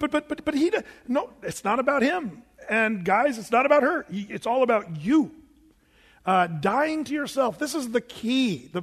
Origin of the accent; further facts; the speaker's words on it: Oregon, United States; as a kid growing up in Southern Oregon, we had a lot of forest fires